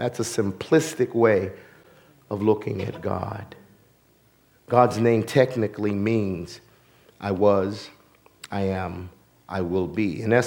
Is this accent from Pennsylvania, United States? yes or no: yes; Philadelphia, Pennsylvania, United States; What good comes out of 33rd and Berks?